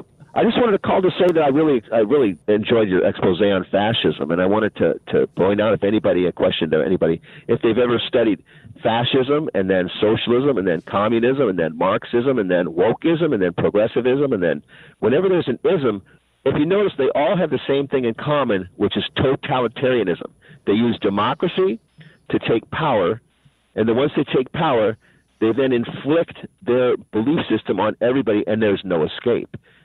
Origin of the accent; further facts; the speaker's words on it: California, United States; I'm from California, too, and Rochelle's in Illinois